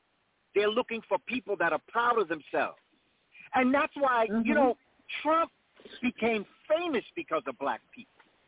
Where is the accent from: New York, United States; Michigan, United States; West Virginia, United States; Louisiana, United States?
New York, United States; New York City; I'm a New Yorker. I was raised here.